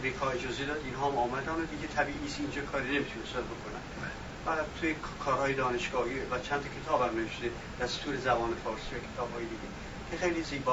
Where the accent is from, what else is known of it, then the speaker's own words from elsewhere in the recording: Iran; وقتی که فهمید نه من ایرانیم